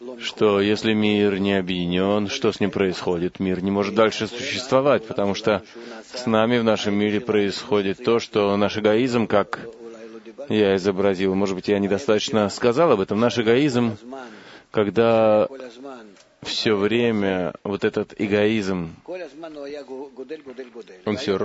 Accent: Holon, Tel Aviv District, Israel; из Холона.

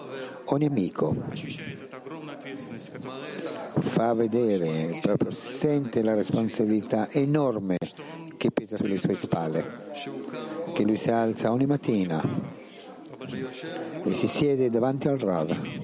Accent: Moyobamba, San Martín, Peru; Italian is a second language; vengo da un paese che sta all'altra punta del mondo. Vengo dal Perù. Grazie. E dal Perù vengo di una città

